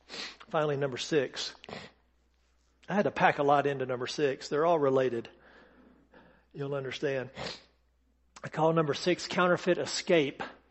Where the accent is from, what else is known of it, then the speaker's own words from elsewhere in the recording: United States; we're so American, Heath.